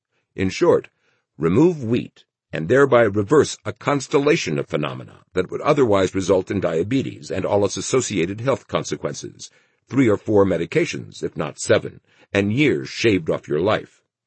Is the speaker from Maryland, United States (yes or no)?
no; Lake Hiawatha, New Jersey, United States; When I was a kid growing up in Lake Hiawatha, New Jersey, my mother used to point to one person or another